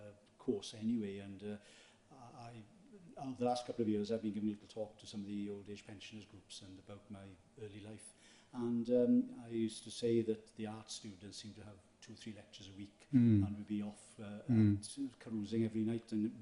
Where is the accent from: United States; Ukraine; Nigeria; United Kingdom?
United Kingdom; Llanelli, Wales; Well, being I'm from Llanelli, I found out a lot of relatives I didn't know I had.